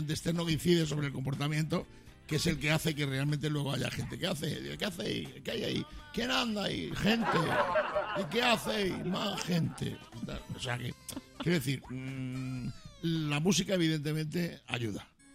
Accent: Badajoz, Extremadura, Spain; Y no es que sea de Indiana, yo soy de Badajoz

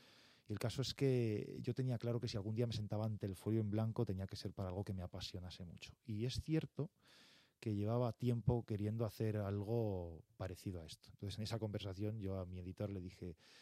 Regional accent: Madrid, Community of Madrid, Spain; born there; mi familia es ferrolana, yo ya nací aquí en Madrid.

